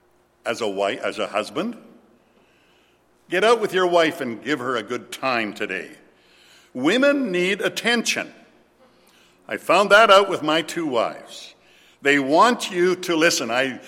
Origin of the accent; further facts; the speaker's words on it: Paradise Hill, Saskatchewan, Canada; born there; I was born in Paradise Hill in northern Saskatchewan